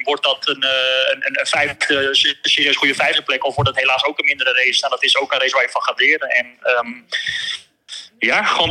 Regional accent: Netherlands; Kijkend vanuit Nederland zijn, zeg maar, zijn wij Nederlanders natuurlijk zo erg

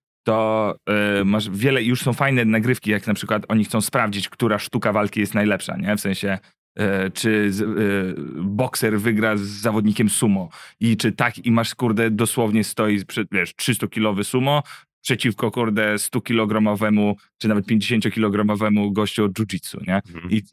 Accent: Warsaw, Masovian Voivodeship, Poland; also born or lived in London; to od razu mogę się przyznać, no ale jestem z Warszawy.

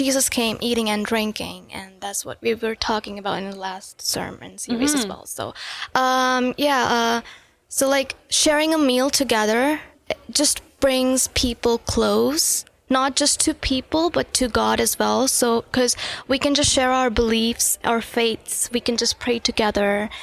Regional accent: India; moved away as an adult; because we're international students, so we come from India, so we just leave our family behind.

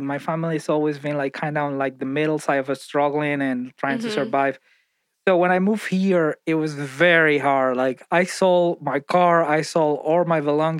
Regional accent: Venezuela; I come from Venezuela. I don't have money right now.

